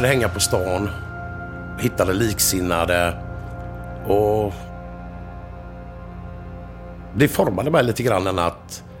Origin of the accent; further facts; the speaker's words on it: Gothenburg, Västra Götaland County, Sweden; när vi växte upp så fanns det inte så mycket utlänningar i Göteborg. Och vi pratade svenska hemma